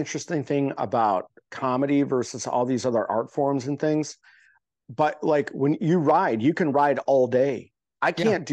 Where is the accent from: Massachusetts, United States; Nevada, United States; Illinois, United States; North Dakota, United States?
Illinois, United States; Chicago; now in Los Angeles, United States; It's like, I'm from Chicagoland, but I don't consider myself a Chicagoland comic or Chicago comic. I consider myself an LA comic.